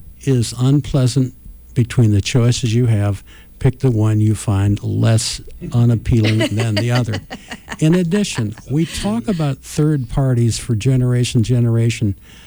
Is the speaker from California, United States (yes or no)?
yes; California, United States; as much as being a Californian as I am, I would love to see my state have more influence.